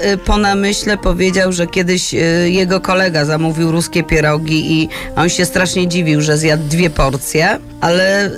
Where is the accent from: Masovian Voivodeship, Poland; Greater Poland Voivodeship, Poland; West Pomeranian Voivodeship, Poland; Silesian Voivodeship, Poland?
Silesian Voivodeship, Poland; Sosnowiec; No jestem z Sosnowca, nie wiem czemu wszyscy się z tego śmieją.